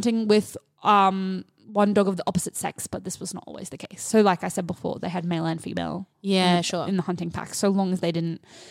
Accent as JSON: {"language": "English", "country": "Argentina", "second_language": "English", "said": "Originally from Argentina."}